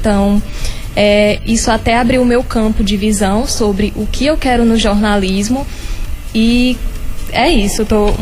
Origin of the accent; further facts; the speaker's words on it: Elesbão Veloso, Piauí, Brazil; eu sou de Elesbão Veloso.